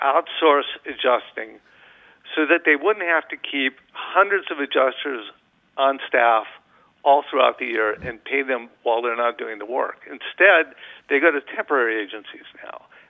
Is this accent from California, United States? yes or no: yes; California, United States; My experience as a Californian who has counseled a lot of Californians with their claims has been it's kind of unique to California right now